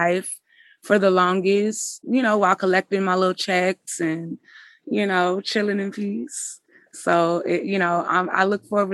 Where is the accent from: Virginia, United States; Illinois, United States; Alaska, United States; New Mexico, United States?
Virginia, United States; Richmond; Again, I'm from Richmond. I just be wanting to make sure my hair looking cute on stage.